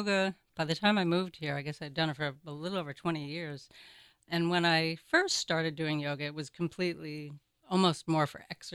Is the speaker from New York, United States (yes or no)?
yes; Oneida, New York, United States; born there; I was born in upstate New York, and sometimes I joke I was born with a silver spoon in my mouth because I was born in Oneida, New York